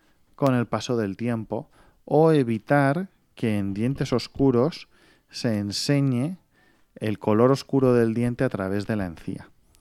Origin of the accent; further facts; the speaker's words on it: Spain; somos los segundos españoles en haber sido invitados a hablar allí.